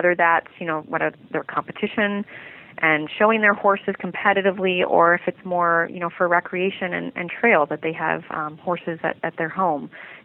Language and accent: English; Michigan, United States; now in Delaware, United States; growing up in Michigan, you know, we had some racing industry, but here in Delaware and Maryland and Pennsylvania, there are several racetracks